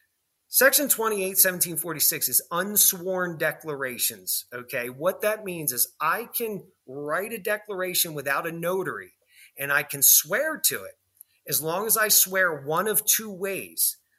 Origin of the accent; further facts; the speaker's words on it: New Jersey, United States; born there; I was born in New Jersey. I'm a New Jerseyan.